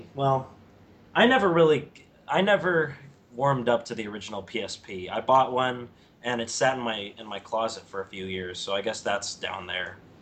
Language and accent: English; Texas, United States; But I was from Texas, so I was, you know, very different from them.